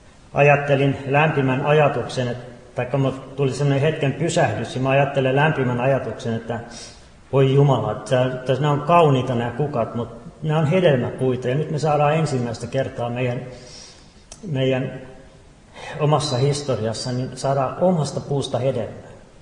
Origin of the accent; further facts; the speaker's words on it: Helsinki, Uusimaa, Finland; Itse olen helsinkiläinen lähtösi ja kaupunkilaispoika